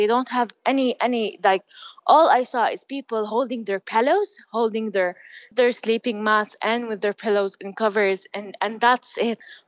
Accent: Gaza, Gaza Strip, Palestine; I was born and raised in Gaza, but something like that, I don't know.

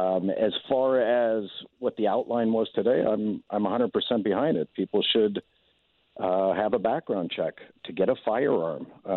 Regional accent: Paxton, Illinois, United States; I was born in Illinois, and in my hometown of Paxton, everybody has a firearm, and there hasn't been a murder there in the history of the town.

